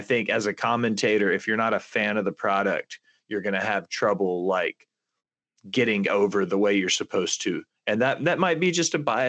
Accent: Nashville, Tennessee, United States; And I'm from Nashville. I can say that.

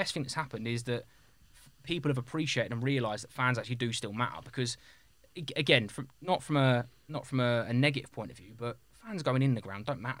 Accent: Luton, East of England, United Kingdom; born there; I used to work at Luton Town. I was born in Luton

